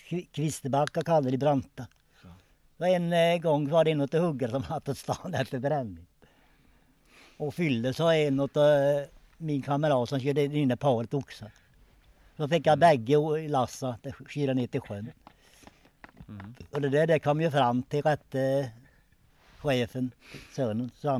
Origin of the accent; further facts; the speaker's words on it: Hässelby, Stockholm County, Sweden; born there; Nej, jag är född i Hässelby.